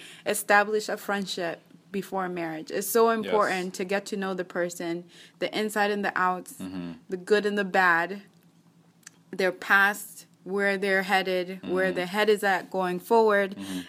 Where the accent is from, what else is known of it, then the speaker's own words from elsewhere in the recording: Kenya; accent: Kenyan; English is a second language; moved away; I'm from Kenya, so I still have that accent. Of like Kenyan